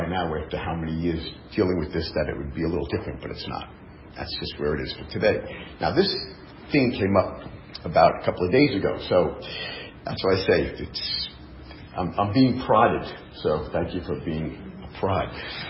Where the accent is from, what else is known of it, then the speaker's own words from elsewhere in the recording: New York, United States; now in California, United States; I obviously am not a native Californian, although I do claim to be so. I came out here in 1982. I left New York in the middle of the night, took a road trip. 6 months later, I wound up in California.